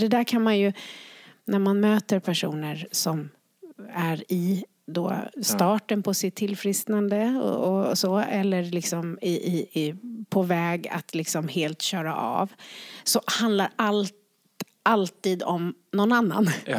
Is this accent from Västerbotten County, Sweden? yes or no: no; Skärholmen, Stockholm County, Sweden; Jag är från Skärholmen.